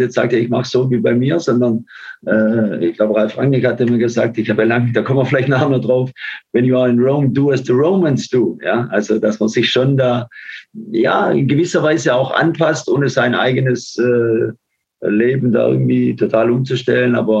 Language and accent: German; Germany; was wir als Deutsche auch wissen müssten, also vor allem in Frankreich hat sich das so entwickelt, dass sie einen großen Respekt und fast schon Zuneigung haben für die Deutschen